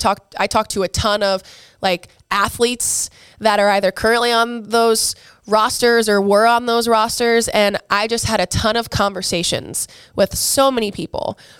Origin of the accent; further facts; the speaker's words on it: Iowa, United States; I loved getting to play for my home state, which then led to me entering the transfer portal after my senior season at Iowa.